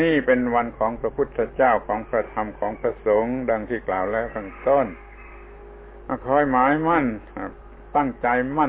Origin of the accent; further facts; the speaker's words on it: Surat Thani, Thailand; ให้สมกับว่าเราเป็นคนเมืองสุราษฎร์เมืองคนดีไม่บ้าดีไม่หลงดีไม่เมาดีแล้วก็ดีจริงเป็นคนดีของจังหวัดนี้